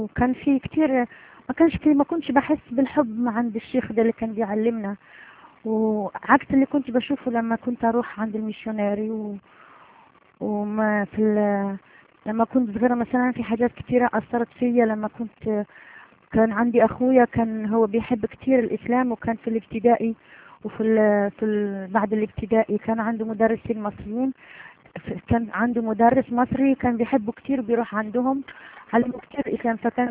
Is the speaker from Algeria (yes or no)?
yes; Algeria; now in Europe; من الجزائر، عايشة في أوروبا. أنا كنت مسلمة من عيلة مسلمة، في عيلتي كانوا مسلمين كلهم